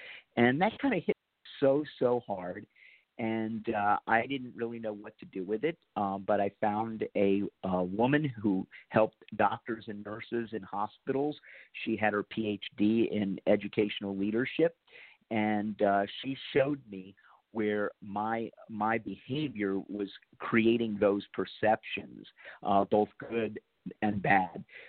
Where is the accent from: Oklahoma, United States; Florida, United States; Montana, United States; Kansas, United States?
Florida, United States; I grew up in South Florida and became a Florida Gator in the 70s, so go Gators.